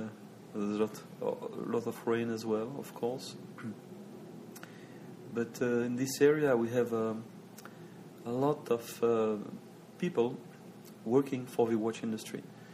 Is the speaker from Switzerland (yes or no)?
yes; Switzerland; I'm Swiss. I'm from the Jura Mountains. It's in the northern part of the country. It's a remote place. Not many people know. It is very much focused on watchmaking.